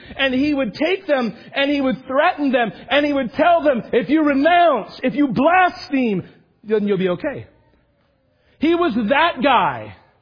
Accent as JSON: {"language": "English", "region": "Oregon", "country": "United States", "tie": "born or raised there", "said": "No, he wasn't talking about Portland. I grew up in Oregon, so they pride themselves in being strange."}